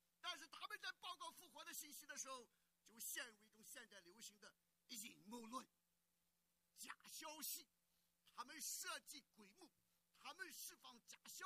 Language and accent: Chinese; China; 我们中国人常讲上阵亲兄弟，打仗什么父子兵